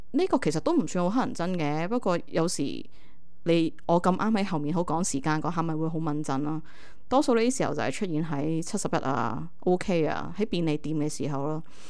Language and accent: Cantonese; Hong Kong; 除咗人我哋香港人多嘅問題啦，同埋條路真係好窄